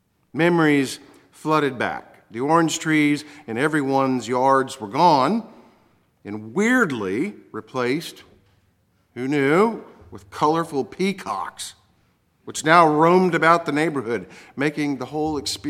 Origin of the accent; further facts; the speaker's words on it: Orlando, Florida, United States; I had reason to be down in Orlando, my hometown, on school business. And whenever I get close to the old neighborhood where I grew up in the 60s and 70s, well, I make a point of driving through.